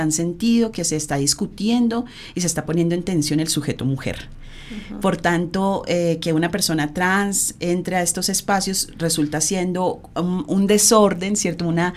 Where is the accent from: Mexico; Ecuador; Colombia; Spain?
Colombia; Este dolor de como colombianos que tenemos al cerrar la puerta